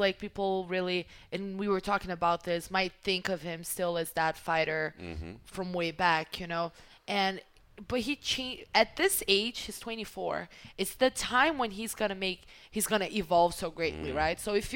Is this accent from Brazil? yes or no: yes; Brasília, Federal District, Brazil; I'm from Brasilia.